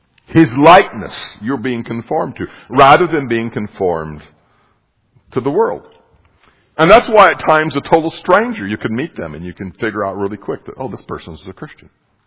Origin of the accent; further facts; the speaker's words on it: Montana, United States; I grew up in a small rural town. I grew up in Montana